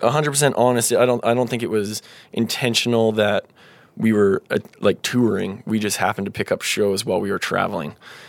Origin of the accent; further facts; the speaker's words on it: St. Albert, Alberta, Canada; Yeah, we grew up in St. Albert. So, and then kind of moved out to the coast